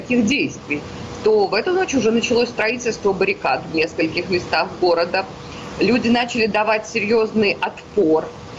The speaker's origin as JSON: {"language": "Russian", "country": "Belarus", "said": "Но, знаете, белорусы не сравнивают себя с кем-то. У нас уже прошел период"}